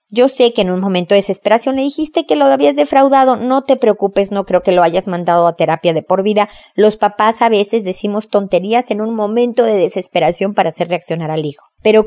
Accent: Mexico; accent: Mexican; moved away; yo soy mexicana, se me escucha evidentemente por mi acento, pero estoy viviendo en otro país

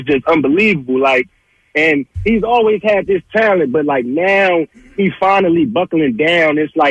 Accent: Chester, Pennsylvania, United States; now in Richmond, United States; But, yeah, man, I'm from Chester, but I live in Richmond right now

